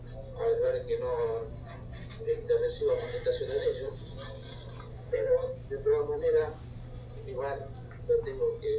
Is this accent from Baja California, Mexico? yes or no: no; Torreón, Coahuila, Mexico; yo soy de Torreón, de la zona de Diamante